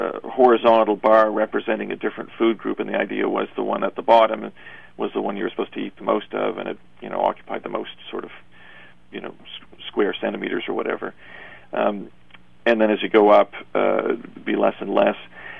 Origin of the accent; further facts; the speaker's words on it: Canada; Well, I mean, I'm a Canadian.